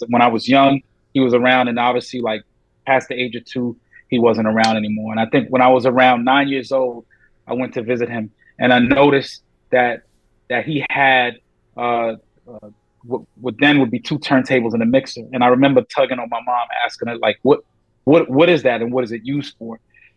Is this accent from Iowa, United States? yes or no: no; New York City, New York, United States; I grew up in New York City, and, you know, my childhood was not the best childhood